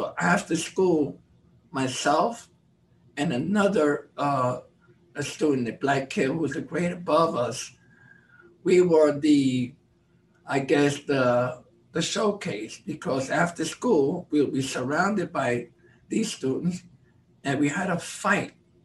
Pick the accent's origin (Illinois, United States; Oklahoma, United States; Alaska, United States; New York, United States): New York, United States; It was a really fun time growing up in East Harlem. Then we moved to the Bronx, which was in the latter part of 55, early part of 56. And we were the first Hispanic family in an all-white neighborhood.